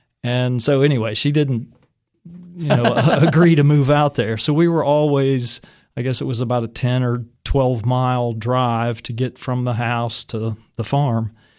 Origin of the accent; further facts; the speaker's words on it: Morgantown, West Virginia, United States; also born or lived in Weston; I was born on Valentine's Day, 1957, in Weston, West Virginia.